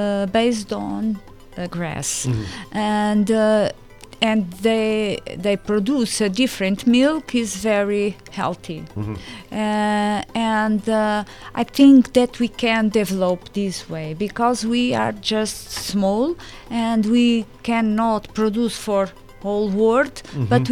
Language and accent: English; Azores, Portugal; English is a second language; I usually say, not because I'm from Terceira, but the best butter of the Azores